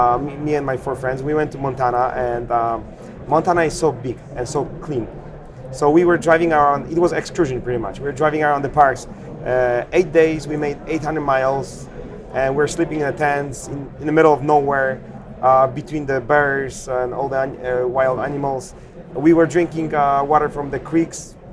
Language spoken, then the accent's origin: English; Poland; English is a second language; moved away as an adult; now in United States; I'm Polish, 100%. I grew up in Poland. So I know European product, because I was 21 when I left Poland.